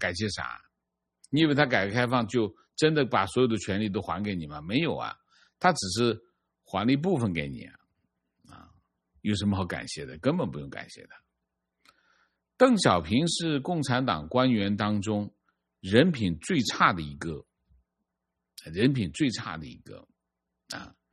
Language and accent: Chinese; China; 我是大陆人啊